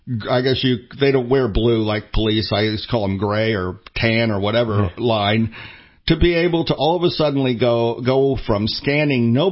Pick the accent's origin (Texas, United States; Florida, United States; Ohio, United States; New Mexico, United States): Florida, United States; Bradenton; And the person in my hometown, the person that got sick in my hometown of Bradenton and was transferred to Sarasota Memorial is now well enough.